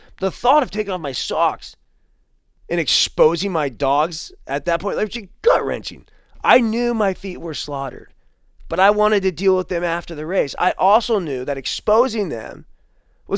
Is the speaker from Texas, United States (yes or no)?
no; Half Moon Bay, California, United States; Now, I grew up surfing in Half Moon Bay, where the ocean water typically hovers in the low 50s.